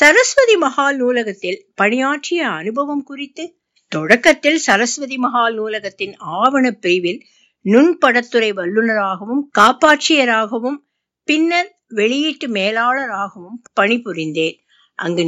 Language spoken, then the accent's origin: Tamil; Perumangalam, Tamil Nadu, India; குடவாயில் கோட்டம் என்று சங்க இலக்கியத்தில் குறிப்பிடப்படும் தற்போதைய குடவாசலுக்கு அருகே உள்ள பெருமங்கலம் என்ற கிராமத்தில் பிறந்தேன்.